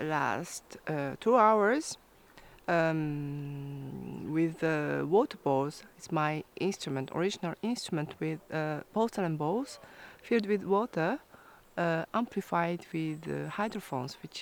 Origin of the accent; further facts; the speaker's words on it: Japan; English is a second language; now in Paris, France; I'm a musician from Paris, but originally from Japan.